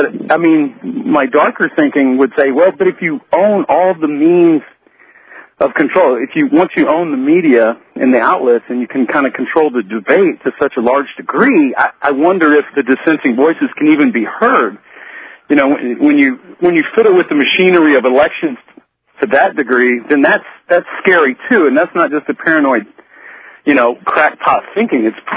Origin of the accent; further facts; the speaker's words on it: United States; hey, as an American, I can make this social critique, but don't doubt for a second, you know, I love my country, wouldn't want to live anywhere else.